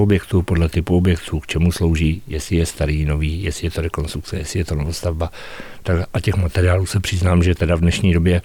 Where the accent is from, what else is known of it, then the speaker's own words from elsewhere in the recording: Pardubice, Pardubice Region, Czechia; also born or lived in Olomouc; v Olomouci, kde jsem bydlel 12 let po škole, ale jinak jsem samozřejmě Pardubák a táhlo mě to zpátky do Pardubic